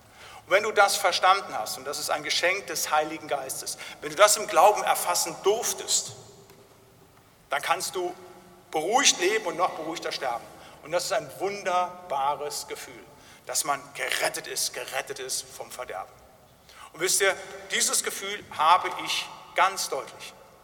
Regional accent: North Rhine-Westphalia, Germany; Da, wo ich herkomme, so aus den Gemeinschaftskreisen im Siegerland, da war es üblich, wenn wir Gebetsgemeinschaft hatten

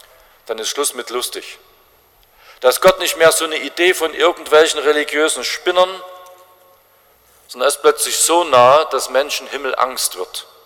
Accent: Saxony, Germany; So ist es jedenfalls bei uns in Sachsen.

